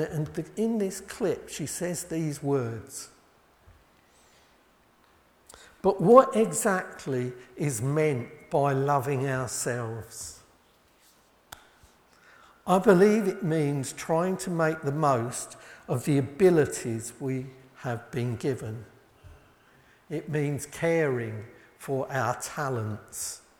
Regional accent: England, United Kingdom; Again, because we're English, we probably think, well, surely not.

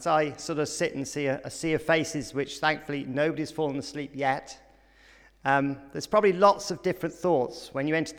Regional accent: Nigeria; born there; I'm a vicar's kid. I'm actually a missionary kid. I was born in Nigeria, as I'm sure you can tell. My dad was a missionary over there.

